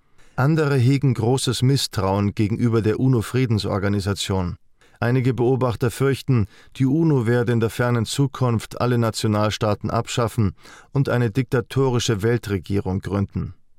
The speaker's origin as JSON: {"language": "German", "country": "Switzerland", "said": "Wenn ich als Schweizer Historiker im Jahre 2016 auf das US-Imperium und die NATO blicke"}